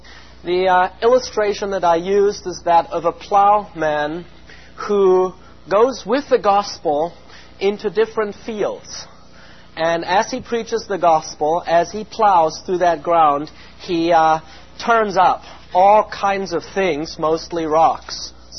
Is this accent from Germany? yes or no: yes; South Germany, Germany; English is a second language; Now, I come from South Germany, as you have already noticed, a few times